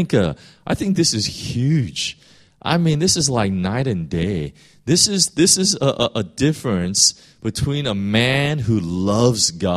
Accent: Chicago, Illinois, United States; when I grew up in Chicago, we used to have a really big backyard, and we used to have apple trees.

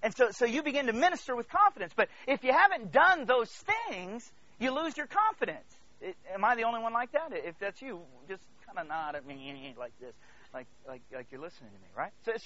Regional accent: DR Congo; Years ago, I grew up in the Congo in Africa, and I was there ministering, and it was a Saturday, and I had a terrible day.

